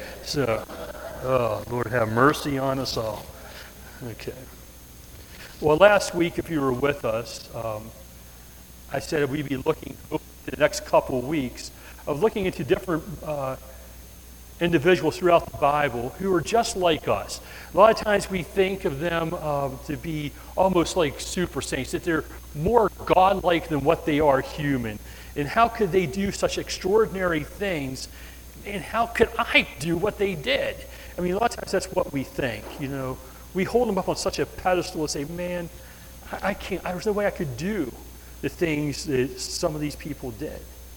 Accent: West Virginia, United States; I am from West Virginia, right?

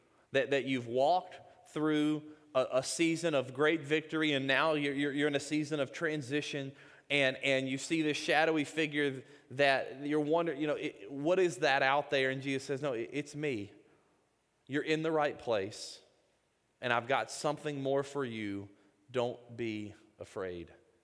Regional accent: Mississippi, United States; accent: Mississippi; By the way, I'm from Mississippi. So if you hear that accent coming out a little bit there, y'all are getting the Mississippi accent.

